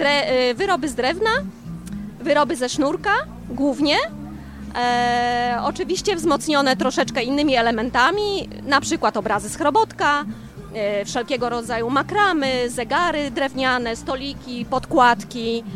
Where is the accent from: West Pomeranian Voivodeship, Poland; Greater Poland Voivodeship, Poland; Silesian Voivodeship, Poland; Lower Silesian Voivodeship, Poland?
West Pomeranian Voivodeship, Poland; Jesteśmy spod Stargardu.